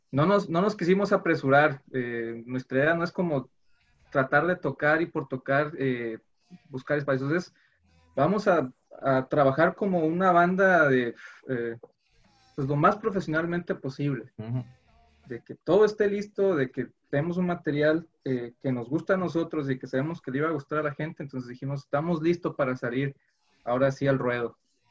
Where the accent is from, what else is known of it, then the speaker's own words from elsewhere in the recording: Ecuador; also born or lived in Bogotá, Colombia; now in Sonora, Mexico; Así es, yo soy de Ecuador. De hecho, nací en Bogotá, en Colombia, pero me crié toda mi vida en Ecuador.